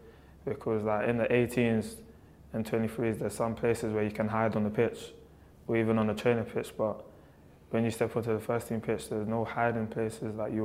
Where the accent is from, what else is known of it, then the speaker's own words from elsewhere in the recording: Brixton, London, United Kingdom; I actually grew up in Brixton. Yeah, I grew up in Brixton when I was younger, and then I've been moving houses. I moved from Croydon, Fulton Heath, but now I live in West Norwood.